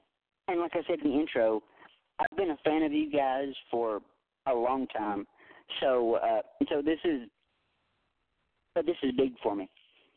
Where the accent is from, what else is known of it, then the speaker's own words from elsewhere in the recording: Tennessee, United States; Well, I'm from Tennessee, so we're virtually neighbors.